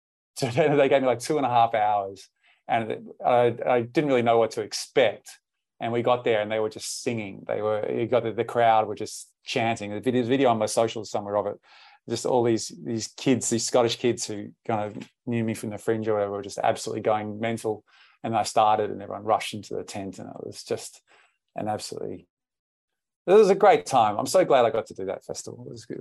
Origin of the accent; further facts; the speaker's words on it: New Zealand; In New Zealand, I played because I grew up in New Zealand